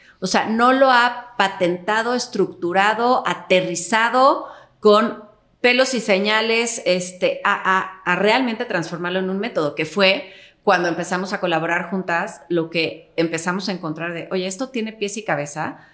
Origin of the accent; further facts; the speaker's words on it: Mexico; yo sí soy de México